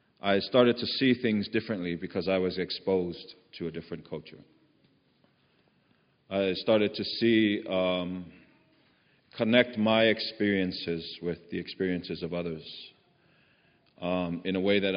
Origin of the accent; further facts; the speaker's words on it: Los Angeles, California, United States; I started to see that there were other children that didn't have to avoid the police growing up in Los Angeles.